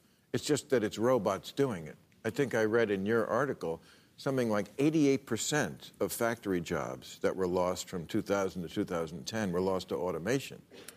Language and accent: English; Belmar, New Jersey, United States; In my home state, Belmar Rock, New Jersey, this is the site where the Guidos first landed in America.